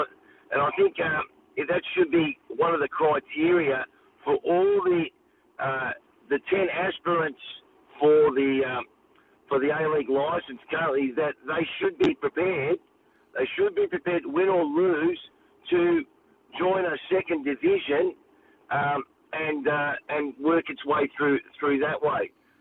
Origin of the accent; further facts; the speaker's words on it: Australia; It just made you feel proud as an Australian, representing football of that day.